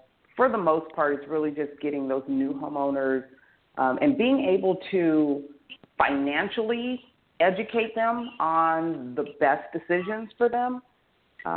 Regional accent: California, United States; So I'm from the Bay Area, and I'm not sure how familiar you are with what's going on out there in regards to property

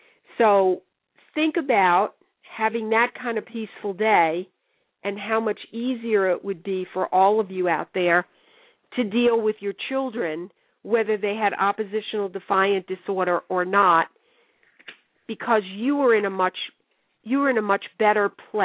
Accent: New York, United States; now in Southern California, United States; this is something that always amazed me because I grew up in New York, is the really deep, deep blue sky that we have here.

